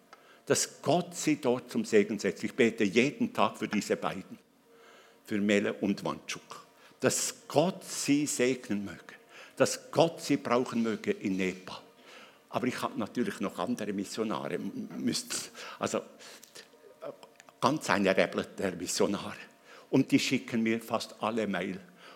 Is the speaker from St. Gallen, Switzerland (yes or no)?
no; Bern, Switzerland; also born or lived in Aargau; Ich komme ja aus dem Kanton Bern. Wenn man mit mir redet, merkt man es.